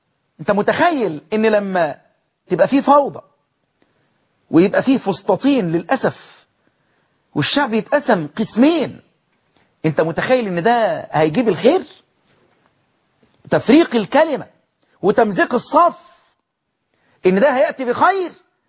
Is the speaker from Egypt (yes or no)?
yes; Egypt; نحن عندنا في مصر هنا